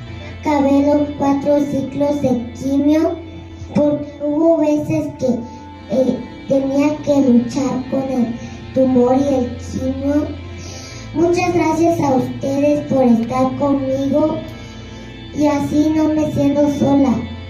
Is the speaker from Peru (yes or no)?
no; San Juan Colorado, Oaxaca, Mexico; Soy de Oaxaca y mi comunidad es San Juan Colorado.